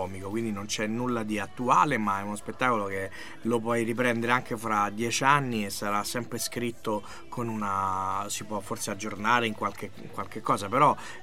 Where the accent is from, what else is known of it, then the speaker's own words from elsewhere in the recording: Rome, Lazio, Italy; solo che essendo romano